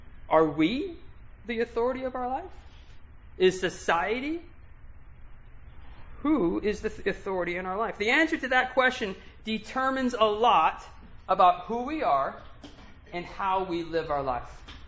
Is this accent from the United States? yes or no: yes; Massachusetts, United States; born there; I was born in Massachusetts.